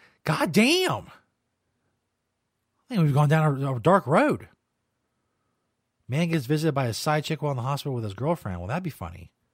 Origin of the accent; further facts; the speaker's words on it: Kentucky, United States; accent: Kentucky; I'm from Kentucky. I mean, I guess I have a Kentucky accent.